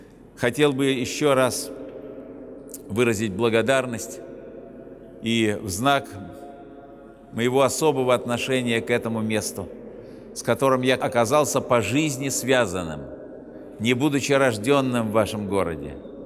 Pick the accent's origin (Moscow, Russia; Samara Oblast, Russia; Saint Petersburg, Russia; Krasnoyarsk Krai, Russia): Saint Petersburg, Russia; покровителем моего родного города Санкт-Петербурга.